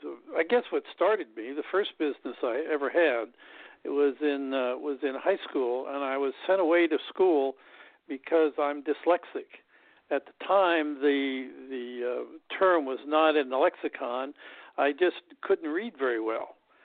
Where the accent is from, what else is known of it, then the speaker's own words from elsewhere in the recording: Kansas, United States; And so I was from Kansas, and so I got